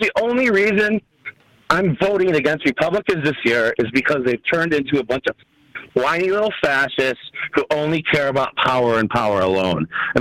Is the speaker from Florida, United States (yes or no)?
no; Milwaukee, Wisconsin, United States; I'm from Milwaukee. … from Milwaukee.